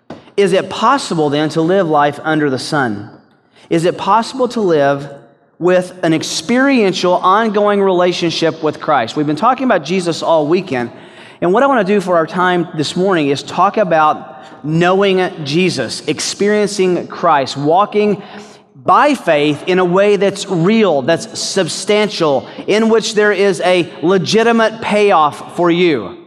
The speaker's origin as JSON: {"language": "English", "town": "Chattanooga", "region": "Tennessee", "country": "United States", "tie": "born or raised there", "said": "where I grew up in Chattanooga, Tennessee, we had a near full eclipse that came right over our area"}